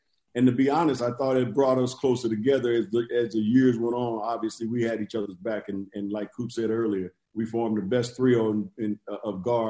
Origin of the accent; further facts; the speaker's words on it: Inglewood, California, United States; It's all good because I'm from Inglewood too.